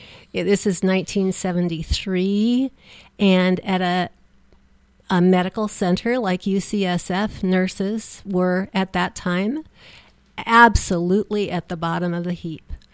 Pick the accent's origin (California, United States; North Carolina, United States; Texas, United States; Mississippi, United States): California, United States; Angels Camp; I grew up in Angels Camp, small gold rush town where my ancestors on both sides came in the 1850s to mine gold and take care of the gold miners.